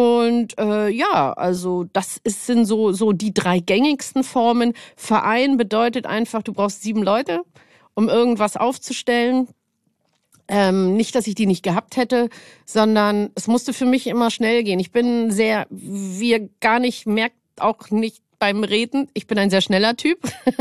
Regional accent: Munich, Bavaria, Germany; Aufgrund meiner genetischen Historie bin ich auch aus München

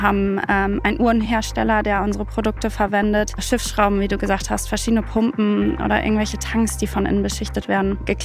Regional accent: Münster, North Rhine-Westphalia, Germany; Ich komme aus Münster, bin 30 Jahre alt.

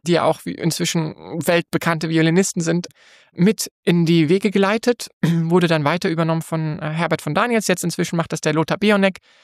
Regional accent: Fulda, Hesse, Germany; ich komme aus Fulda, bin hier aufgewachsen, bin in alles, in dieser Kulturszene, in Musikszene hineingeboren worden

